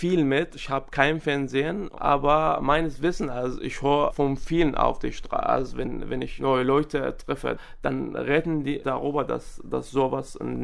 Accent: Syria; German is a second language; now in Germany; Ich komme aus Syrien und naja, der Weg war sehr schwer. Erstens bin ich nach der Türkei gegangen und dort bin ich 6 Monate gelebt.

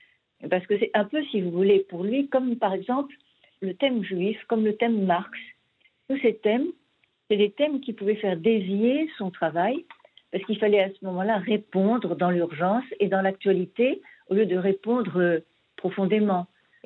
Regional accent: Algeria; born there; also born or lived in Germany; Quoique moi, je considère que je suis née en Algérie et en Allemagne.

